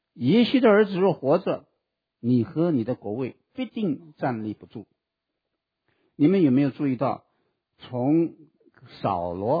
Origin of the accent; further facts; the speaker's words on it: China; 我们中国人说是为了讲义气哈，为了兄弟啊，两肋插刀